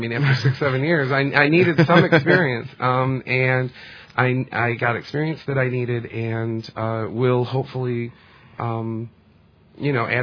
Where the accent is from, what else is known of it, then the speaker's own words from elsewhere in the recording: Detroit, Michigan, United States; And he goes, where are you from? And I'm like, Detroit.